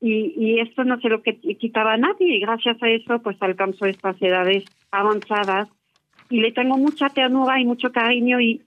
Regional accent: France; Spanish is a second language; tengo una pasión inmensa siendo francesa por esta zona

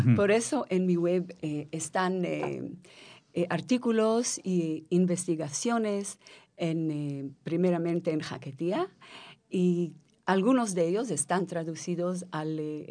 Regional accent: Israel; also born or lived in Morocco; Yo nací en Marruecos y crecí en Israel.

